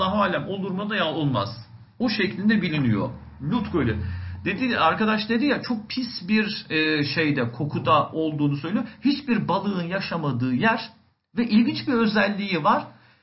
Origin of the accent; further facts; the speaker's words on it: Aegean Region, Turkey; Ben Ege bölgesi, Egeliyim. Bizim orada Afrodisyas denilen bir yer var.